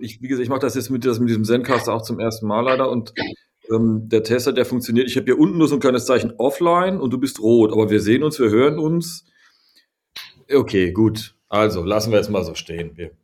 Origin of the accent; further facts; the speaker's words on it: Germany; man ist natürlich sowieso als Deutscher ist es immer schwierig, darüber zu sprechen.